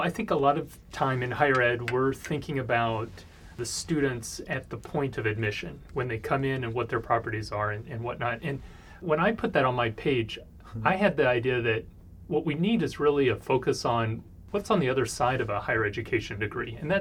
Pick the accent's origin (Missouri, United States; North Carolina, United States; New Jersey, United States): Missouri, United States; Springfield; also born or lived in Edgefield, South Carolina; Yeah, family's from Springfield, Missouri.